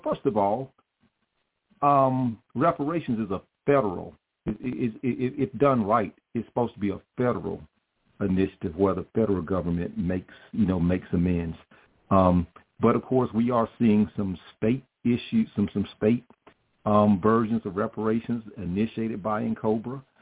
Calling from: Carrollton, United States; I'm calling from Carrollton.

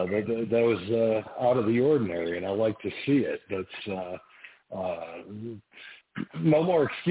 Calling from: Salt Lake City, Utah, United States; Actually, I'm checking in from Salt Lake City now.

